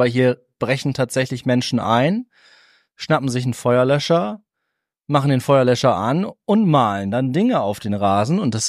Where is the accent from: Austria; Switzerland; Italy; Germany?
Germany; Cloppenburg, Lower Saxony; weil Osnabrück ist unweit von meiner Heimatstadt Kloppenburg. Das heißt, es wäre ein Verein aus Niedersachsen.